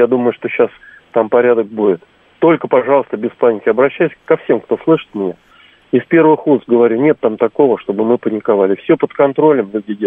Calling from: Moscow, Russia; я из Москвы.

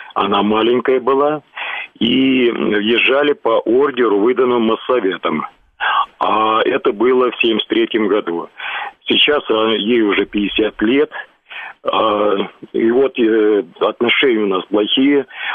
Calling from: Moscow, Russia; Я это из Москвы

